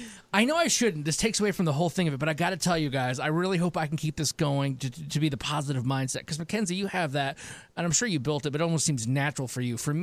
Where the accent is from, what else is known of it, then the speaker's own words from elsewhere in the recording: Michigan, United States; Like, I'm from Michigan originally.